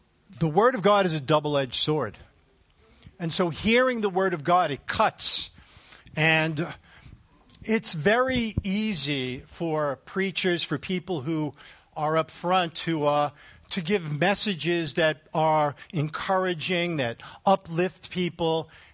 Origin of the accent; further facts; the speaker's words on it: Brooklyn, New York, United States; little did I know that growing up in Brooklyn, New York, I thought that Jesus Christ was the son of Mr. and Mrs. Christ.